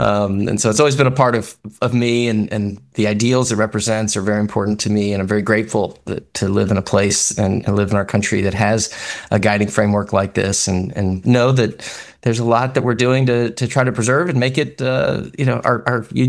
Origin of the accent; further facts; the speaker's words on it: Cincinnati, Ohio, United States; I grew up in Cincinnati, Ohio, and my civics teacher, Mr. Rieger, I remember he carried Puck Constitution and he handed us each one